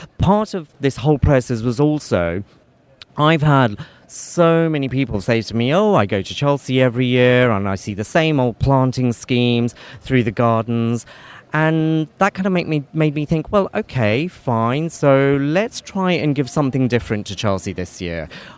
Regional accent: Kenya; born there; I have an Indian ancestry. I was born in Kenya.

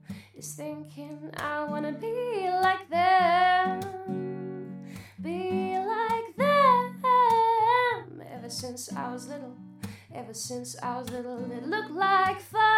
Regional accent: Midlands, United Kingdom; I come from the Midlands in the UK and I'm just visiting here.

